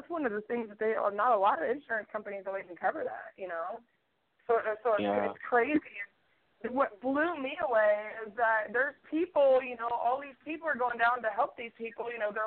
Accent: Tornado Alley, United States; You know, I grew up in Tornado Alley

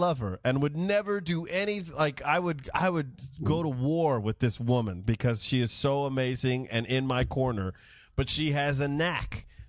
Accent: Modesto, California, United States; I grew up in Modesto, California, but all of my relatives are chicken farmers and corn farmers from the grand state of Texas.

